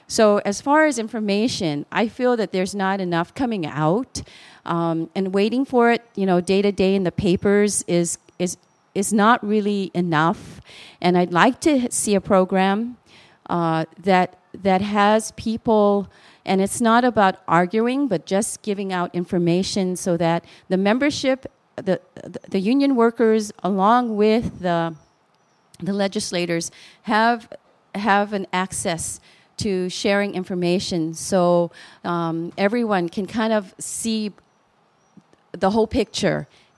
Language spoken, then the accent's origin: English; Kauai, Hawaii, United States; also born or lived in mainland United States; from Lawai. I'm from Kauai, but then I also lived on the mainland, and we're living back here on Kauai again.